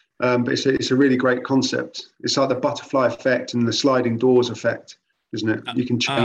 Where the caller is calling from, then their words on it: Croydon, London, United Kingdom; I'm calling from Croydon, South London.